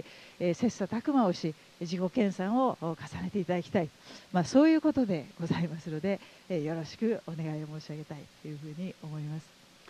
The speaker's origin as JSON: {"language": "Japanese", "region": "Tokyo", "country": "Japan", "said": "私は東京出身なんですが"}